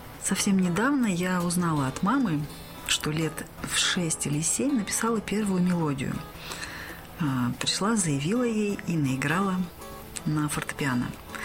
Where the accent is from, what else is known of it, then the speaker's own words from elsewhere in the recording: Kamchatka Krai, Russia; also born or lived in Vladivostok; now in Khabarovsk, Russia; А сама я коренная дальневосточница, выросла на Камчатке, училась в институте во Владивостоке. Сейчас живу в Хабаровске.